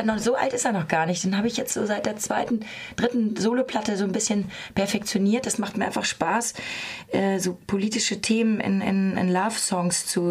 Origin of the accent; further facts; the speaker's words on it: Bad Salzuflen, North Rhine-Westphalia, Germany; also born or lived in Hamburg / Freiburg; now in Berlin, Germany; Bad Salzuflen in Ostwestfalen, das habe ich schon fast wieder vergessen. Dann gibt es Hamburg, wo ich sehr lange gewohnt habe. Dann gibt es Berlin, wo ich jetzt seit 8 Jahren wohne.